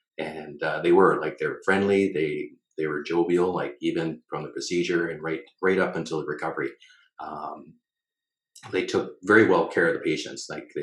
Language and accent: English; Thunder Bay, Ontario, Canada; I actually know somebody from my hometown, Thunder Bay, Kristen